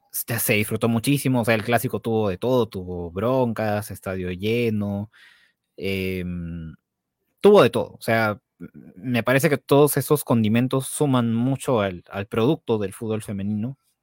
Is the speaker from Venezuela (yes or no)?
no; Peru; esto sigue siendo el fútbol peruano, que el público peruano en general no es tan futbolero, no somos pues Argentina.